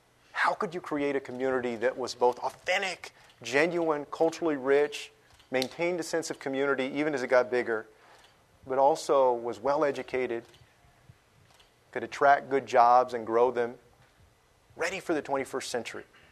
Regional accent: San Antonio, Texas, United States; It was the first time that I really had the opportunity to compare my hometown to my new hometown. And in a lot of ways, what I saw there made me happy for San Antonio.

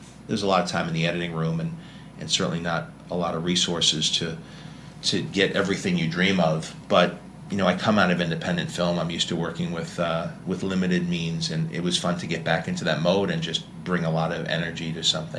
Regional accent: New York, United States; I'm from New York, and I remember it was a big deal when, you know, people would go to the Fontainebleau back in like the 60s, 70s.

